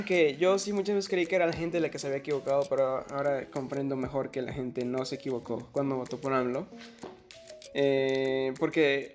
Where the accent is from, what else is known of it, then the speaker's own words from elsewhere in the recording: Mexico; Me da pena decir que soy mexicano por todos los estereotipos que existen, no por ser mexicano.